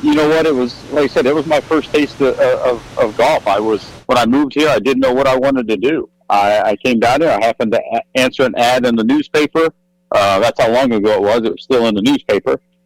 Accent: St. Louis, Missouri, United States; I'm originally from St. Louis. I moved down here in 1995.

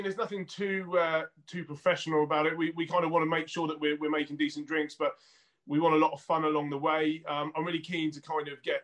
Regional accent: South East England, United Kingdom; So I grew up on the South Coast. I live near Southampton in the New Forest.

